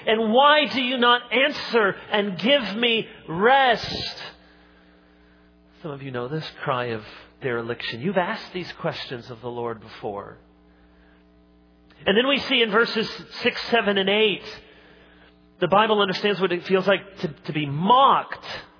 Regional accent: Michigan, United States; also born or lived in Chicago; Now, I was born in Chicago, and I've spent most of my life in Michigan.

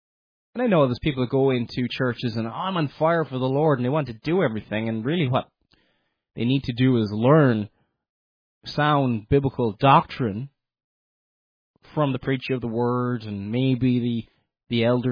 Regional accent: Cork, Munster, Ireland; And I'm from the Republic of Ireland. I'm originally from Cork.

